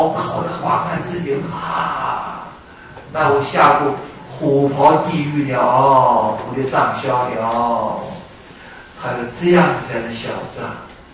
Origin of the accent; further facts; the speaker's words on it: China; 所以不适合我们中国人的本性